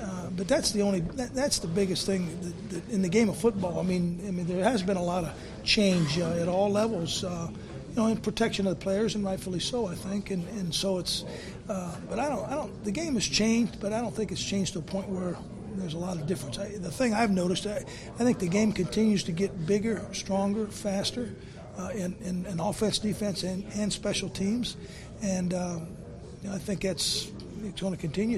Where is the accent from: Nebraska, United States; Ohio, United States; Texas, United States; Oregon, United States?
Ohio, United States; even though I'm from Ohio, he's from Pennsylvania